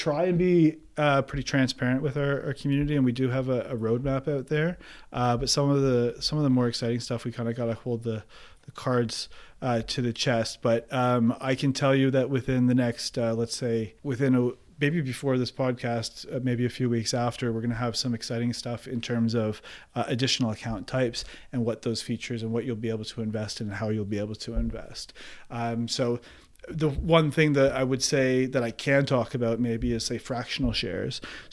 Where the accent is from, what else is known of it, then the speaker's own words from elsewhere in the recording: Oakville, Ontario, Canada; I am from Oakville, Ontario, Canada, which is the global headquarters of Tim Hortons